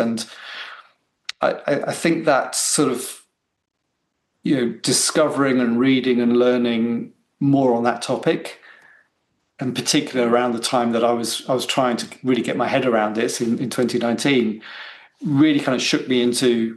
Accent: Hong Kong; One, I grew up in Hong Kong. I did a lot of sailing out there.

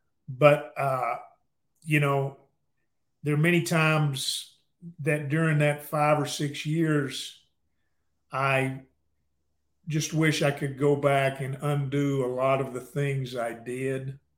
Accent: Mexia, Texas, United States; now in Waco, United States; I'm from Central Texas.

